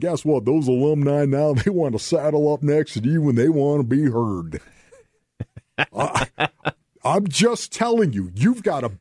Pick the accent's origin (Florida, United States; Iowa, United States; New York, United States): New York, United States; Buffalo; I came from Buffalo, New York. I know what that gray canopy looks like.